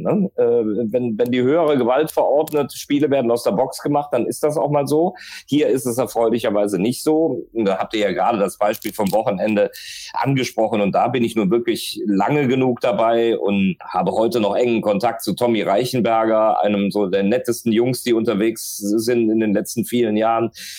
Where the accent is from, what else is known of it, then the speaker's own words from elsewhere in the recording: Cologne, North Rhine-Westphalia, Germany; also born or lived in Ulm; Ich bin kein gebürtiger Kölner. Mein Vater ist Kölner, meine Mutter ist Kölnerin, mein älterer Bruder ist Kölner.